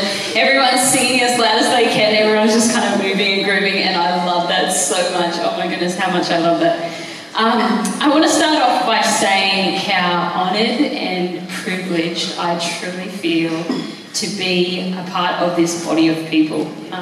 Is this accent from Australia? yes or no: yes; Australia; I'm a young person and I'm Australian and I love Jesus so much